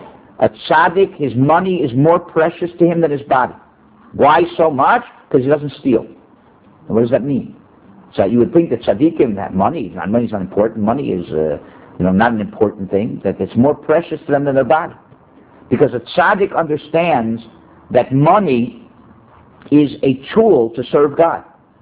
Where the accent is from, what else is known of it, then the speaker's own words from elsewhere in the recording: United States; now in Israel; I'm an American who lives in Israel.